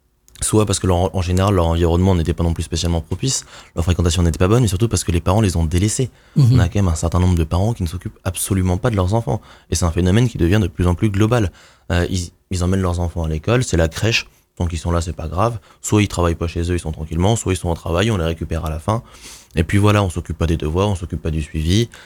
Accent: Saint-Avertin, Centre-Val de Loire, France; à Saint-Avertin, ça m'a marqué parce que c'est la commune où j'ai grandi en Touraine

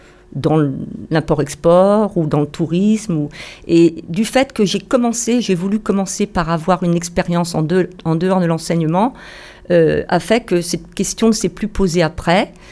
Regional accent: Le Mans, Pays de la Loire, France; born there; Je suis née au Mans, dans l'ouest de la France, où mon père était rédacteur d'assurance

